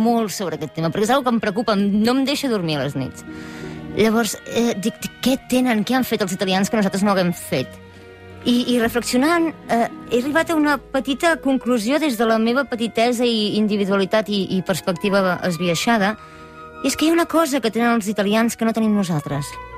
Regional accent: Catalonia, Spain; com a cuinera i com a cuinera catalana

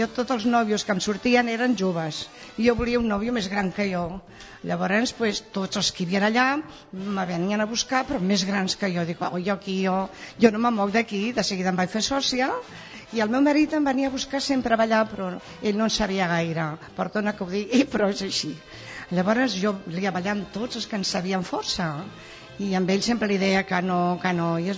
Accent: Catalonia, Spain; Com que jo no era manya, sóc catalana

